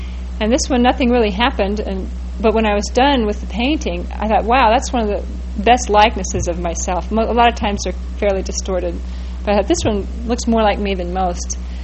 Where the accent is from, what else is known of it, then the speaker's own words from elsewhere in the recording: California, United States; I grew up in California and had a lot of good Catholic friends and loved a lot of their religious imagery.